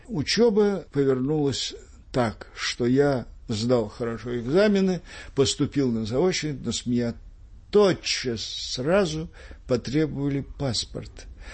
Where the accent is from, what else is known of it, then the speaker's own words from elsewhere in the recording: Aktobe, Aktobe Region, Kazakhstan; Я тогда, значит, уехал, взял в Актюбинск. Вроде в родной город туда поехал.